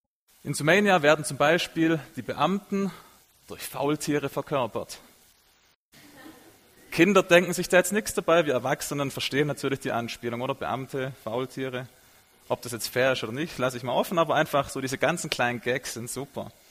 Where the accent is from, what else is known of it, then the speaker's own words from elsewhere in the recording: Baden-Württemberg, Germany; accent: Swabian; Und wie mein dezentes Schwäbisch vielleicht verrät, ich komme aus Süddeutschland, aus der Nähe von Tübingen.